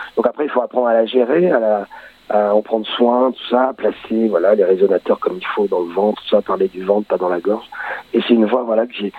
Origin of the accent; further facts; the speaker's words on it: Lyon, Auvergne-Rhône-Alpes, France; je suis lyonnais, moi, donc je suis pas très loin.